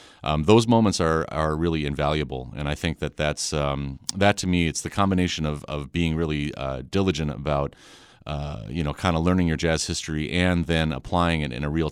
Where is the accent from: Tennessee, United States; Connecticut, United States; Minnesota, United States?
Connecticut, United States; also born or lived in Racine, Wisconsin; It was probably when my family moved from Wisconsin to Connecticut. I was born in Racine, Wisconsin